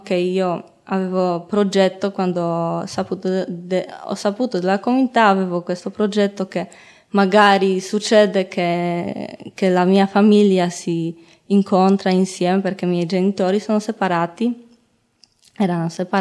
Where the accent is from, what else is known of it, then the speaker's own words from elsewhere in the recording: Poland; Italian is a second language; now in Italy; sono polacca